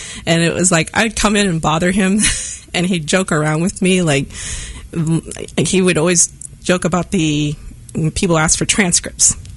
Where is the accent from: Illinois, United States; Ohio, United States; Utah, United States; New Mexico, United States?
New Mexico, United States; I'm far away from New Mexico. He was far away from Arizona. And we developed these family type relationships, mm-hmm. even though we may not be from the same tribes. You know, you're yeah. Lakota, I'm Pueblo